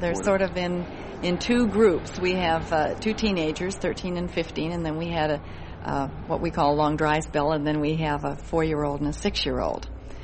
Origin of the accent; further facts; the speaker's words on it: Midwest, United States; Definitely, because we're from the Midwest, and people in the Midwest are very patriotic people